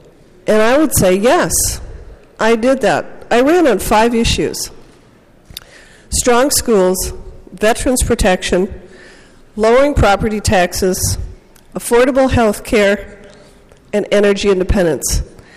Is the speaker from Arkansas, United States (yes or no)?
no; Minnesota, United States; I grew up in Minnesota when we did have a much higher tax rate.